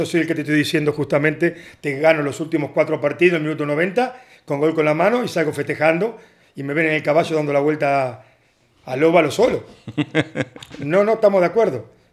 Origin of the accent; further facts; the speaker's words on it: Argentina; now in Spain; Entonces, a ver, como argentino, salí campeón, ascendí